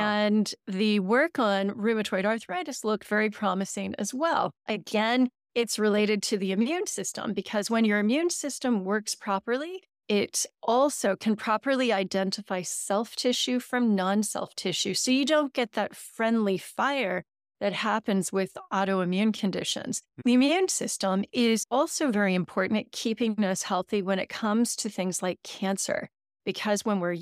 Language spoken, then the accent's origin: English; California, United States; now in Oxford, United Kingdom; I know you're based in San Diego, and I'm originally from Orange County, so I'm a Southern Californian, but I live in Oxford, England now